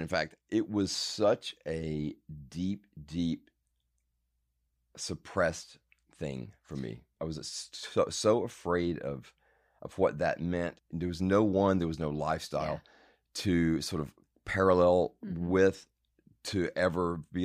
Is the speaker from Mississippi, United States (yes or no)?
yes; Madison, Mississippi, United States; also born or lived in Jackson; now in New York, United States; I'm from Mississippi. I was born in Jackson, and then we moved out to a suburb of Jackson, Madison, when I was probably in the third grade, and kind of lived there until I ran off to New York.